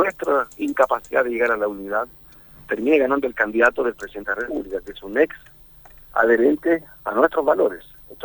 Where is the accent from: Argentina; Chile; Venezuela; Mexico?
Chile; hay que hacerlo porque tenemos un problema grueso de ingresos en Chile. La mitad de los compatriotas en mi país ganan menos, le voy a decir, menos de $500.